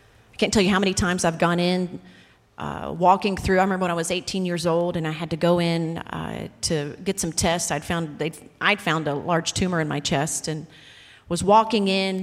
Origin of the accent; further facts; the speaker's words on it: West Virginia, United States; My mama, I'm from West Virginia. We have mamas in West Virginia.